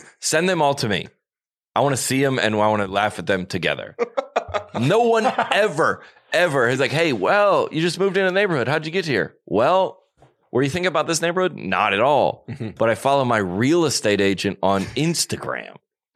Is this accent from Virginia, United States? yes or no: no; Omaha, Nebraska, United States; Now I work for, I grew up in Omaha.